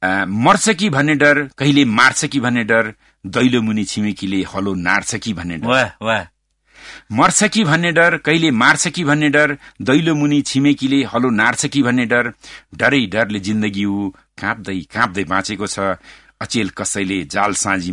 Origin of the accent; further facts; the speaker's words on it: Pokhara, Gandaki Province, Nepal; moved away as an adult; also born or lived in Hong Kong; now in United Kingdom; म जन्मे हुर्केको र आइएससीसम्म पढेको पोखरा नै. त्यसपछि आजभन्दा 32 वर्ष अघिदेखि म देश बाहिर नै छु.